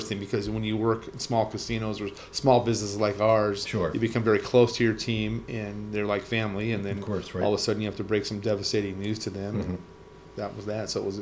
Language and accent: English; Redondo Beach, California, United States; also born or lived in Los Angeles; Well, I was living in Los Angeles. So I was born in Los Angeles, raised in a small town called Redondo Beach.